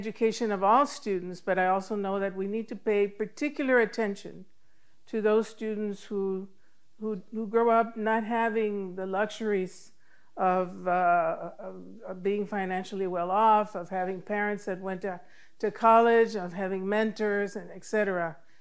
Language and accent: English; Laredo, Texas, United States; born there; I live in Texas. I was born in Laredo, Texas. You may know it. It's somewhere close to the Gulf of Mexico and the Rio Grande.